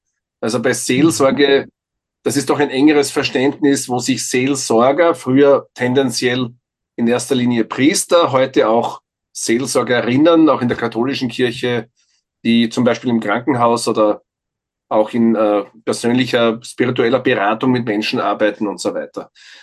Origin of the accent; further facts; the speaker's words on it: Feldkirchen bei Graz, Styria, Austria; ich bin in Feldkirchen bei Graz aufgewachsen. Das ist ein Vorort, der mittlerweile, wenn man drüber fliegt, sieht man das nicht mehr, weil das alles zusammenwächst, in einer Metropolitan Area quasi. Und wie ich ein Kind war in den 60ern